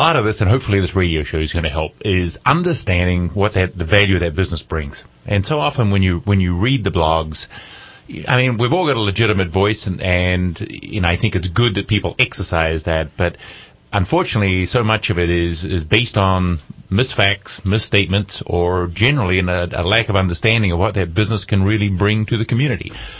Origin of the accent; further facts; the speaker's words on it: Queenstown, Otago, New Zealand; And as you know, I'm from New Zealand, yeah. And I was down there 2 months ago. And the community I'm from in New Zealand, Queenstown on the South Island